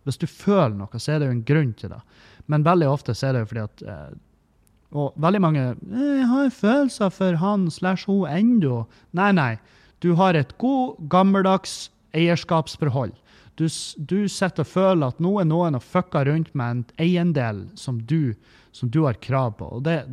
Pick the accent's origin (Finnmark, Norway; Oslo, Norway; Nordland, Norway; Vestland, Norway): Nordland, Norway; Meløy; den jævla brokoden i Meløy der jeg vokste opp